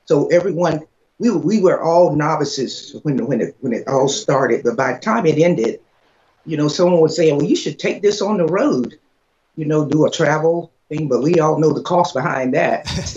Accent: East Coast, United States; I'm used to the long rides because I am from the East Coast and my family and I, we would travel cross country to get home.

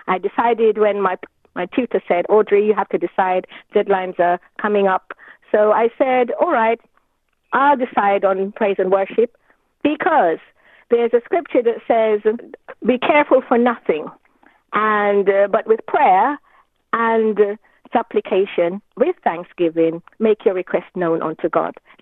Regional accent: Kingston, Kingston Parish, Jamaica; born there; moved away as an adult; Well, I was born in Kingston, Jamaica. That's in the West Indies.

